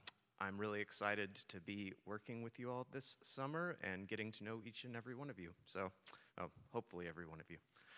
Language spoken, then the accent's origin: English; San Antonio, Texas, United States; I'm originally from San Antonio, Texas. Go Spurs.